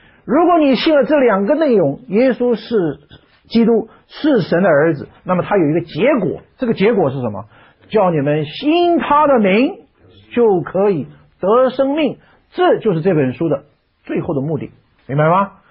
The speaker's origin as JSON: {"language": "Chinese", "country": "China", "said": "对我们中国人来讲没有概念，因为我们中国人的文化里面没有一个东西叫做基督"}